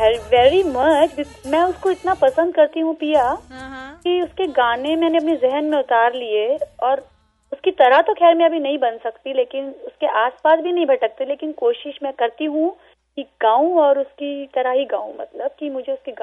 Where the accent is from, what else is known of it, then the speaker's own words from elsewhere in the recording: Sri Ganganagar, Rajasthan, India; मेरी शिक्षा शुरू हुई श्री गंगानगर से